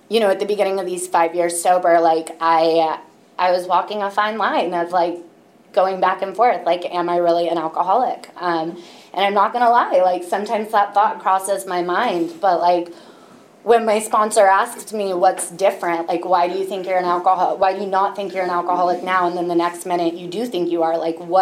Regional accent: Mountain View, California, United States; When you get sober at 19 and I grew up in Mountain View, it's kind of hard to get your hands on alcohol.

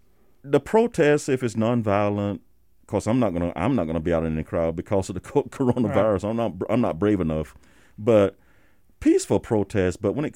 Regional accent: the South, United States; And me growing up in the South

